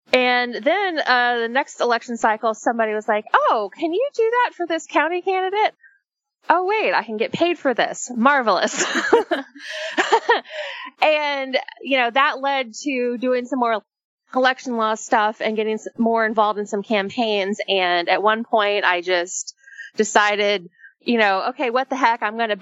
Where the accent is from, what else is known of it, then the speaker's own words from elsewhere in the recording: Florida, United States; the I-4 corridor that runs through Central Florida, which is my hometown area